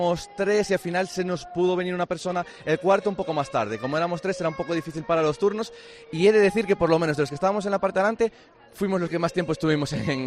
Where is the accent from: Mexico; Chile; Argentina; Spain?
Spain; Galicia; como buenos gallegos que somos, para nosotros la pesca es súper importante